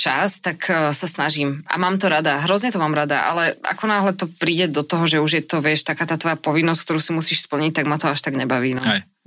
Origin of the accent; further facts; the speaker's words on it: Devínska Nová Ves, Bratislava Region, Slovakia; Ja som z Devínskej, takže trieskať sa ako do Devínskej je úplná blbosť.